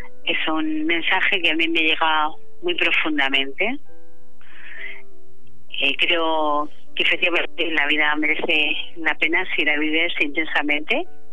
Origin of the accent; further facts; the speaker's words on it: Andalusia, Spain; yo soy andaluza, cari, procedo de un pueblo de Almería y en mi pueblo pues la gente era emprendedora